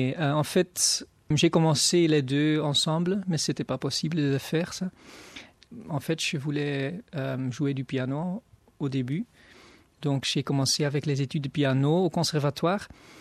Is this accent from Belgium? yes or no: yes; Antwerp, Flanders, Belgium; French is a second language; also born or lived in Kortrijk / Brussels / Barcelona; De Belgique, en fait. Je suis né à West-Vlaanderen, Kortrijk. Et j'ai vécu presque toute ma vie, pour le moment, à Anvers. J'ai vécu 4 ans ici à Bruxelles, quand j'étudiais l'ingénierie au VUB. Et après, j'ai vécu une année à Barcelone. Et après, je suis revenu à Anvers